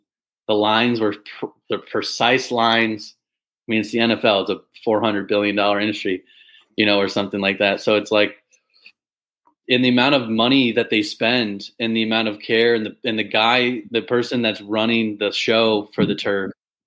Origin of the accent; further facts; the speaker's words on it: Springfield, Illinois, United States; now in San Diego, United States; I do not live in my hometown of Springfield, Illinois anymore. And I live in San Diego, California.